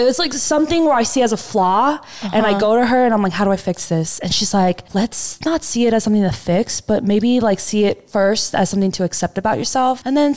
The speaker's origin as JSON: {"language": "English", "country": "United States", "said": "I feel like just being Korean American too, like, there is that bond, you know, like the whole church thing."}